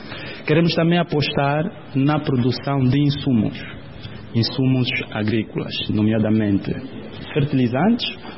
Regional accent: Angola; Nós somos angolanos, conhecemos a nossa realidade do país, não é preciso ninguém nos contar.

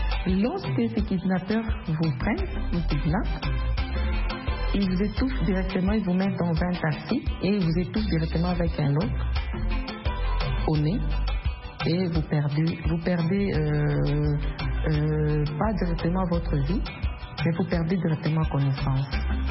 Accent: Katanga, DR Congo; intervenir pour nous en tant que Congolais, plus en tant que Katangais.

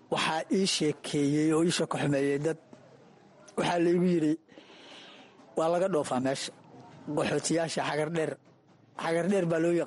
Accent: Cawdaab, Galguduud, Somalia; born there; Waxaan ku dhashay aniga gobolka Galgaduud, khaasatan degmada Cawdaab.

